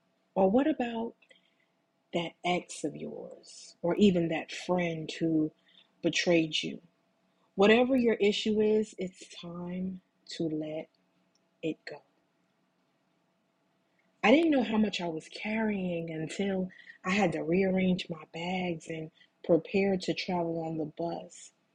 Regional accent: Jersey City, New Jersey, United States; now in Newark, United States; I am from Jersey City, New Jersey, but now that I live in Newark, I was completely out of my comfort zone.

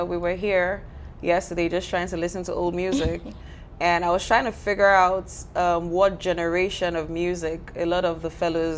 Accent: Nigeria; I'm from Nigeria, and we're here in Georgia State University

